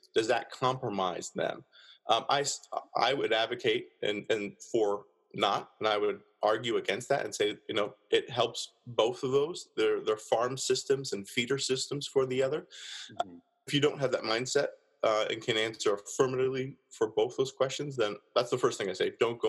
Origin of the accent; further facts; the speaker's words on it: Canada; Yeah, so you'll hear some outs and abouts. Yeah. My accent at this point, because I've been bumped around a bit, is a little bit muddied, and I'm a bit of a mutt when it comes to my accent